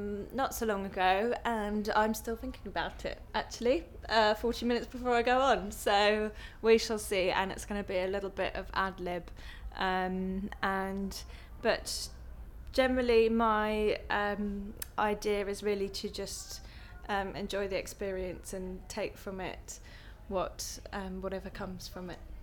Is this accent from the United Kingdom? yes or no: yes; Brighton, South East England, United Kingdom; now in London, United Kingdom; I'm originally from Brighton and I live in London and I'm 24.